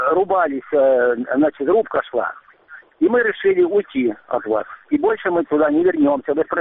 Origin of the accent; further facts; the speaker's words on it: Ukraine; now in Crimea, Ukraine; Я сирий украинец. Живу в Крыму уже, когда Сталин умер, 1953 года. Я очень люблю Украину.